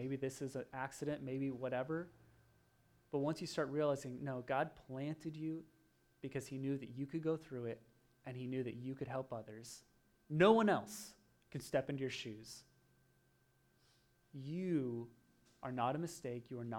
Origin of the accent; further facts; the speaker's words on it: Oregon, United States; I grew up in Oregon on a farm, and it was kind of on the side of a mountain